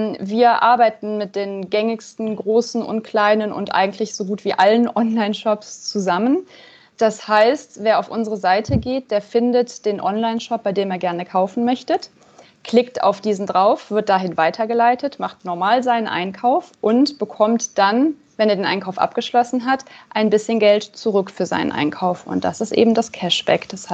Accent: Cologne, North Rhine-Westphalia, Germany; Ich komme ursprünglich aus Köln, habe dann studiert am schönen Bodensee und da auch meinen ersten Job gehabt.

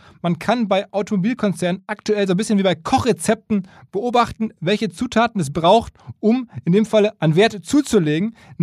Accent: Essen, North Rhine-Westphalia, Germany; die Firma Evonik, ein Spezialchemiehersteller mittlerweile aus Essen, aus meiner Heimatstadt. Ich habe früher, als sie noch Ruhrkohle AG hießen, dort mal ein Praktikum gemacht.

